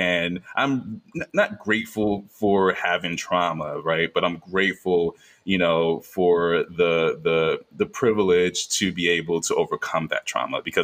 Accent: New York, United States; I grew up in Brooklyn, New York, in a very Caribbean household.

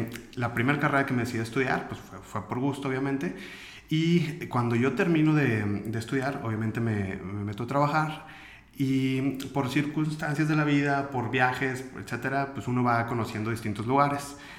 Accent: Villaldama, Nuevo León, Mexico; also born or lived in Monterrey; nací aquí en Monterrey, soy regio, y después me fui a vivir a Villaldama, en Villaldama, Nuevo León, que es al norte, es un pueblito que está como a unos 85 kilómetros, chiquito, tiene algunos 4.000 habitantes más o menos.

